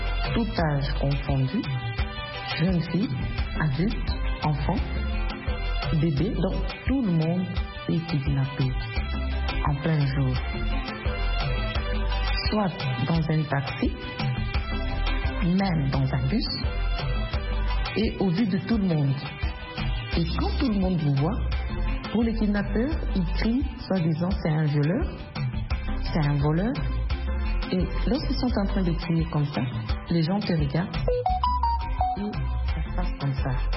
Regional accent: Katanga, DR Congo; intervenir pour nous en tant que Congolais, plus en tant que Katangais.

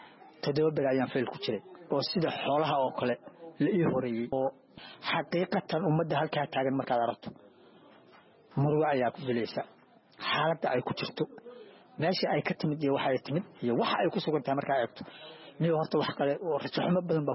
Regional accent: Cawlab, Galguduud, Somalia; born there; waxaan ku dhashay aniga gobolka Galgaduud qasabada degmada Cawlab

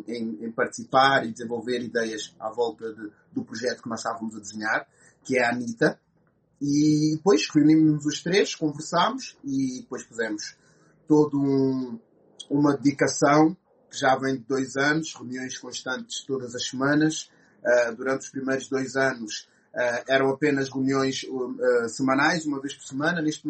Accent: Vila Franca de Xira, Lisbon, Portugal; moved away as an adult; now in London, United Kingdom; Eu sou de origem guinense, a Paula é de origem cabo-verdiana, mas eu nasci em Portugal, Lisboa, mais concretamente uma cidade chamada-se Vila Franca de Xira, onde eu vivi a minha vida toda até aos 20 anos e depois mais tarde vim para Londres em 2013

